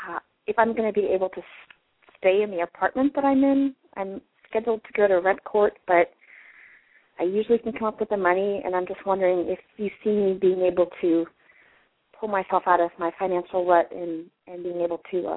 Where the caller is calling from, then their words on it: Washington, District of Columbia, United States; I'm calling from Washington, D.C.